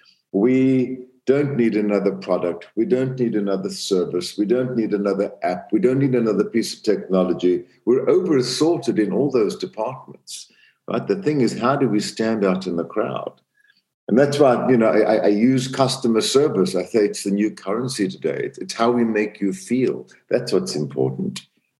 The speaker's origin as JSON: {"language": "English", "country": "Zambia", "tie": "born or raised there", "said": "So I grew up in Central Africa, Zambia, in a very small town."}